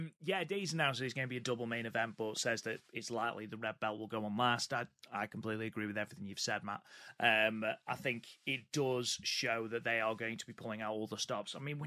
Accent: United Kingdom; I am British, therefore far more inherently skeptical than you.

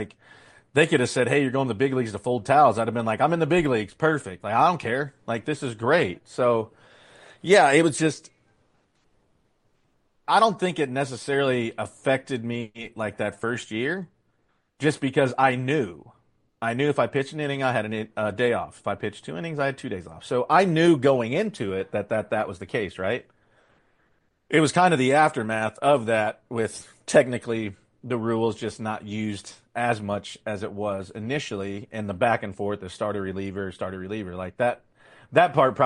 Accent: Nebraska, United States; Mo thought I was from Alaska, not Nebraska.

